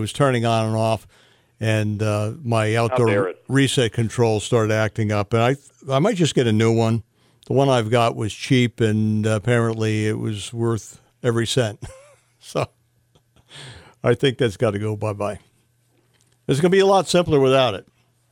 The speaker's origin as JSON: {"language": "English", "region": "Ohio", "country": "United States", "tie": "born or raised there", "said": "I grew up in Ohio"}